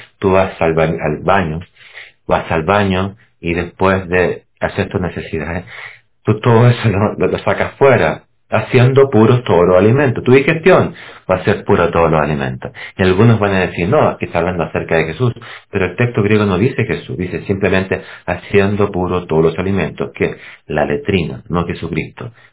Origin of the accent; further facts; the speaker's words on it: Chile; originalmente donde yo soy, de Chile, ahí uno se encuentra con un detalle, hay terremotos.